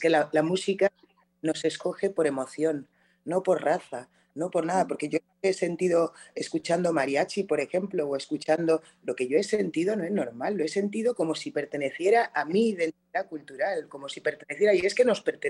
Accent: Palma, Balearic Islands, Spain; Palma de Mallorca, pero claro, yo le decía a los mallorquines, me decían, ¿de dónde eres? Yo decía, de Mallorca. Me decían, no, tú eres africana.

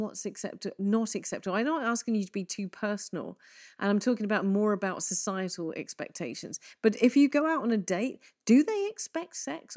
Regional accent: England, United Kingdom; I'm English.

